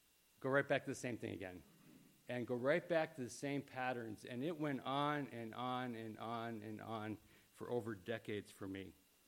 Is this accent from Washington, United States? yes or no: no; Chicago, Illinois, United States; We grew up out in Chicago, but there's indoor tennis places, and we would play tennis.